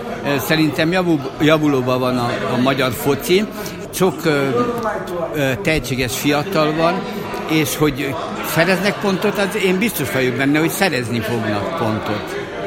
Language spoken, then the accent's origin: Hungarian; Disznajó, Mureș County, Romania; Maros megyébe, a szülőfalumba élek, Disznajon, Maros völgye.